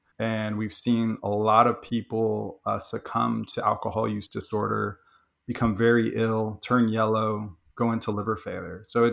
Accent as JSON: {"language": "English", "region": "California", "country": "United States", "tie": "born or raised there", "said": "I grew up in Northern California. My parents were students at UC Berkeley"}